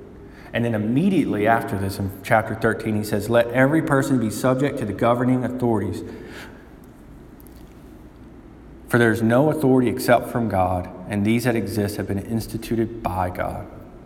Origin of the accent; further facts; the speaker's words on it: Alabama, United States; Listen, I'm from Alabama and I live in the inner city. I can use whatever grammar I want.